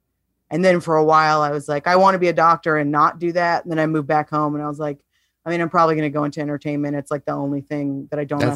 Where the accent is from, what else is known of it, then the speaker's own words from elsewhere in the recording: Chatsworth, California, United States; I grew up in Chatsworth. I don't know mm-hmm. if you know where that is. Mm-hmm. It's like real deep out there.